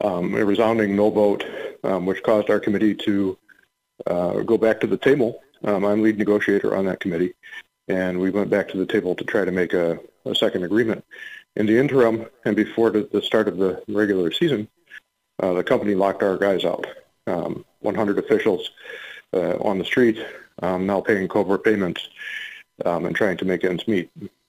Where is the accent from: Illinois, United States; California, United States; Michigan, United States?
Illinois, United States; moved away; also born or lived in Boston, United States; I was born in Boston, but then moved to a place outside of Chicago, Illinois.